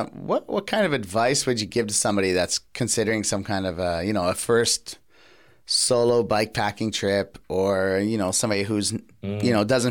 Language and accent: English; Canada; And like as a Canadian, they'll just be like, they might not even notice you're not from around there.